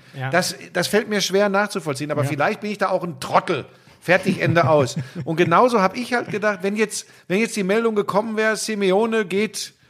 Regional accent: North Rhine-Westphalia, Germany; da bin ich aber wirklich so vielleicht auch ein Kind des Ruhrgebiets.

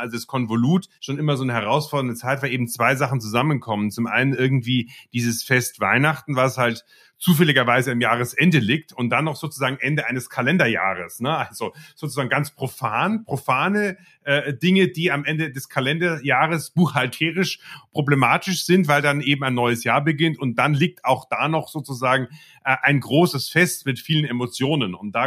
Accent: Munich, Bavaria, Germany; ich bin ja Münchner

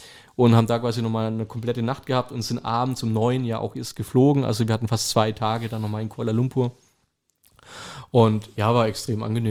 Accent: Aalen, Baden-Württemberg, Germany; Ich hatte teilweise auf dem See im Dschungel besseres Internet wie bei uns in Aalen in der Stadt.

